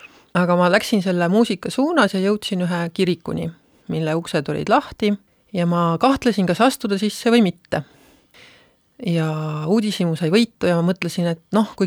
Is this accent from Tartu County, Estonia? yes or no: no; Kernu, Harju County, Estonia; seal piirkonnas, kus ma pärit olen Harjumaalt. väikesest Kernu vallast, mida tänaseks enam ei ole, nüüd on see suures Aue valla osa